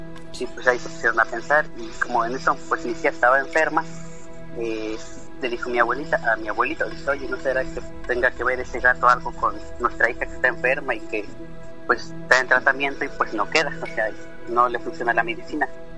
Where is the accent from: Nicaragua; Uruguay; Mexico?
Mexico; Chinautla, Puebla; De aquí de donde yo soy es el pueblo de Chinautla, Puebla.